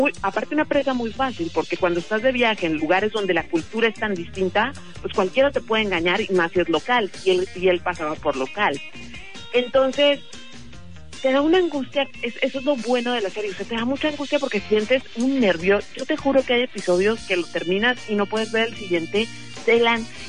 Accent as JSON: {"language": "Spanish", "country": "Mexico"}